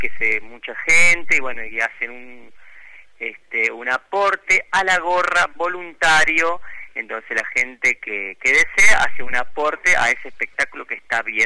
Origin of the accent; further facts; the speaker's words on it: Junín, Buenos Aires Province, Argentina; also born or lived in Villa Dolores; Yo me crié en el campo, en Villa Dolores y en Junín, provincia de Buenos Aires